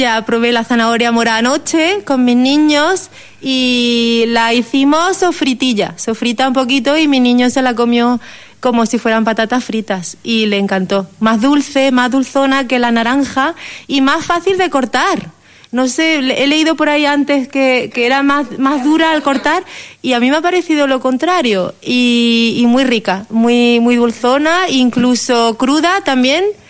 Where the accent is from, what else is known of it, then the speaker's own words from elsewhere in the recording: Martos, Andalusia, Spain; yo no soy de aquí, yo soy de Marto, Jaén, y desde que vine en septiembre